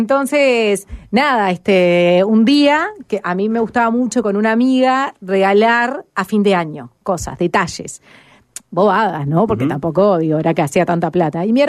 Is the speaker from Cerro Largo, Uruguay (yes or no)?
no; Montevideo, Uruguay; born there; yo nací en Pocitos, ahí donde arranca, enfrente de la estación de servicio que está Eyauri, Santiago Vázquez.